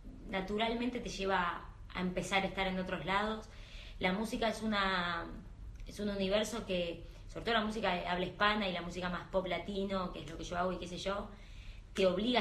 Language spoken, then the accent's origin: Spanish; Argentina; y de verdad me gusta decir que a todos como argentinos